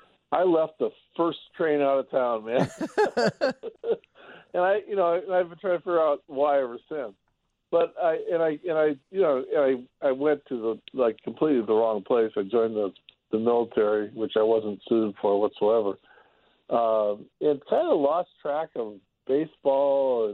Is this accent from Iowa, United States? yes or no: yes; Cascade, Iowa, United States; From Dubuque to my hometown of Cascade one night, it must have been 1969 or 70